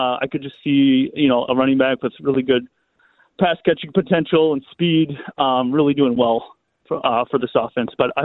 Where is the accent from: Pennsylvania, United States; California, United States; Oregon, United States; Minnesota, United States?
Minnesota, United States; First of all, you guys are heading to Minneapolis. I'm from Minnesota.